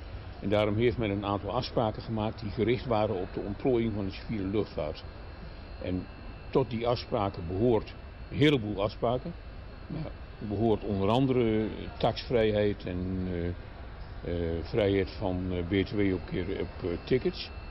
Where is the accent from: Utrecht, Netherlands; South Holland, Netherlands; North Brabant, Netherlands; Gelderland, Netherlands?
North Brabant, Netherlands; Eindhoven; Je kunt bijvoorbeeld van Eindhoven, waar ik vandaan kom, naar Düsseldorf, dat gaat.